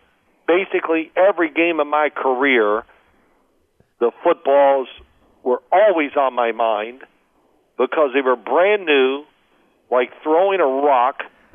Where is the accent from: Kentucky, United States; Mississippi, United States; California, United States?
Kentucky, United States; Louisville; I grew up in Louisville, Kentucky.